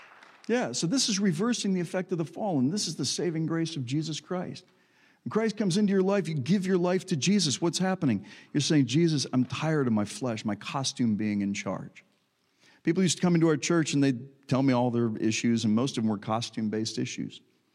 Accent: Texas, United States; you know, I'm from Texas, but I don't know country music.

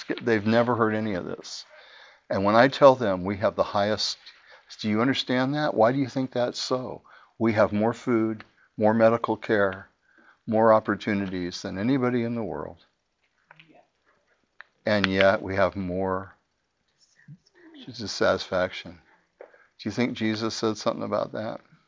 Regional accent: United States; I am an American and I am rich.

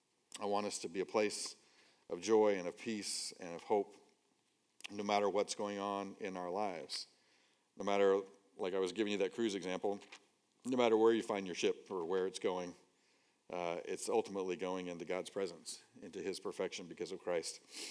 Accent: Scotland, United Kingdom; and I come from Scotland and stuff

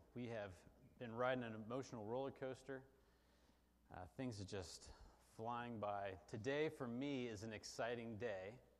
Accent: Oakland, California, United States; born there; And I grew up in fog. I was born in Oakland, California. And so fog is just part of our life.

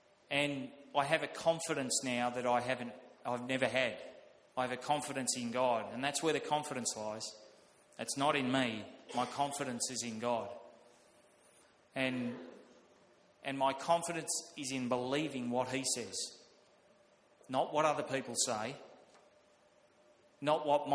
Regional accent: Sunshine, Victoria, Australia; also born or lived in Moonee Ponds / Balnarring; But it's just interesting growing up in Sunshine. We were there for 7 years, and then we moved to Moonee Ponds, where Dad was a pastor for I think 4 or 5 years there, and it was a great church.

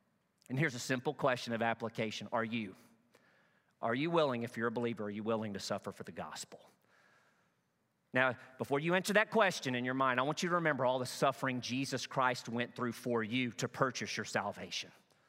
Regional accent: Truman, Arkansas, United States; Every season back in my hometown in Truman, Arkansas, if you wanted to play football for the Truman Wildcats, you had to go through what we call two-a-day practices.

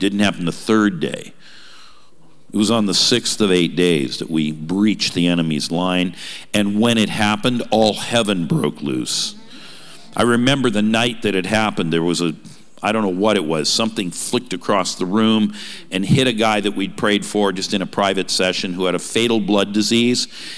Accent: California, United States; There have been a few of them of late, including in my home state of California.

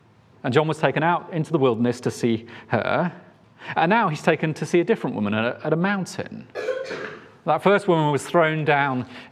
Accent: Yorkshire and the Humber, United Kingdom; also born or lived in South of England; I'm a Yorkshireman, not that you can tell from my accent. I lived down south for most of my life before coming back up to this area.

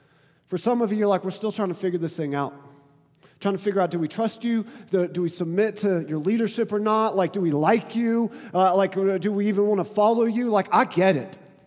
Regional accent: the South, United States; I'm from the South, and so there's a lot of assumptions about living in the South.

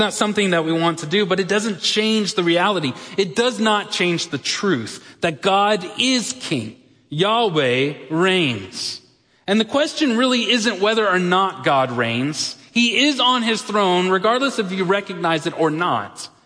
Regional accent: Texas, United States; As an American and as a Texan, what does it mean for me to have a king?

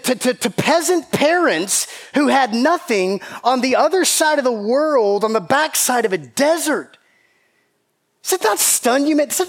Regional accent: Georgia, United States; I still remember being in seventh grade, growing up in Middle Georgia, and school had already started.

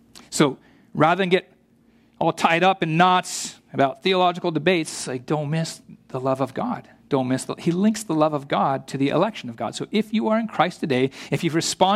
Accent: United States; Because Lord, I'm prone to think in individualistic terms because I'm an American.

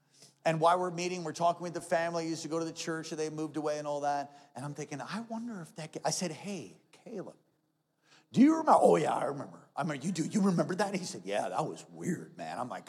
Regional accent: New York, United States; I'm from New York.

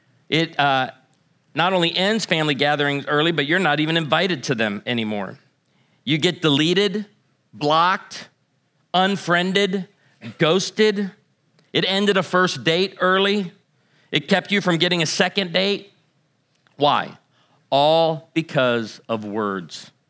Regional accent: Illinois, United States; I grew up outside of Chicago. We didn't have cedar in Chicago

